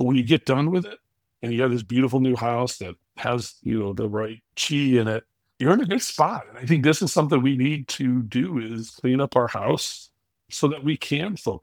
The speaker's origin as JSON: {"language": "English", "country": "United States", "accent": "US", "said": "you probably could tell that I'm not from Australia and I have a US accent"}